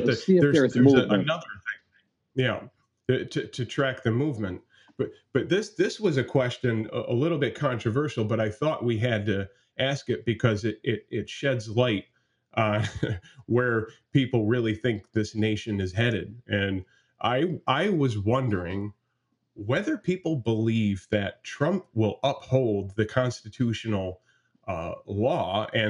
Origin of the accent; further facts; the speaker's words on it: Northeast, United States; I know growing up in the Northeast that the Civil War was always that one lesson